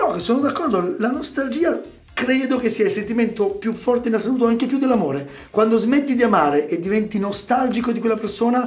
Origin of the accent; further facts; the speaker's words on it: Naples, Campania, Italy; born there; Sono nato a Napoli. A Napoli non puoi fare nulla che non si sappia, nonostante la città sia enorme, va per quartieri, in effetti.